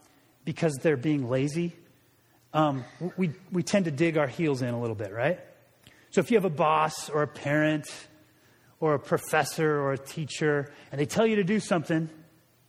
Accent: Portland, Oregon, United States; And you say, I'm from Portland.

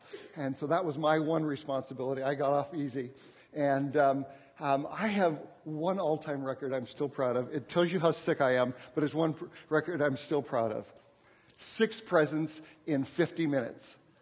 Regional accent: Japan; And we lived in Japan. I was born and raised in Japan.

